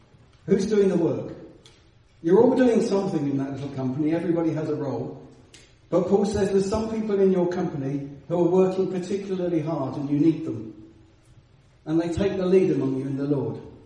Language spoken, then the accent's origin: English; Sevenoaks, South East England, United Kingdom; when I grew up in Seven Oaks